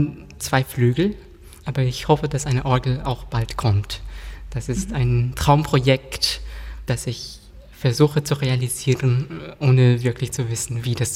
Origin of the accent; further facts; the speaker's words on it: England, United Kingdom; German is a second language; now in France; dass ich einen englischen Pass besitze und mich sozusagen als Engländer bezeichnen würde und dass ich in Frankreich lebe seit ungefähr 10 Jahren.